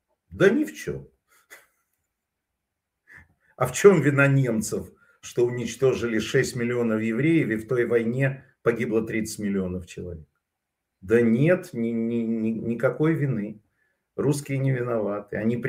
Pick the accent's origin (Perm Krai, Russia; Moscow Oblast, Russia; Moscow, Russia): Perm Krai, Russia; Perm; moved away as an adult; я сам из России. Я прожил там 20 лет и уехал в 2000 году. Сегодня в новостях я увидел, что над Пермью, городом, где я родился